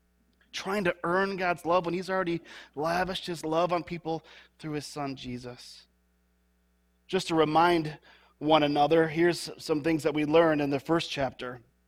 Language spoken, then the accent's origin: English; Jackson, Michigan, United States; also born or lived in Royal Oak; I was born in the Detroit area, Royal Oak, and my family's a part of a church there until I was the age of two. Then we made a move to Jackson, Michigan.